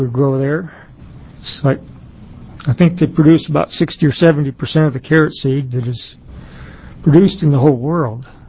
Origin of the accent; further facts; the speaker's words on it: Oregon, United States; I'm a farmer from Jefferson County. I've grown up farming. My dad bought the farm in 1950.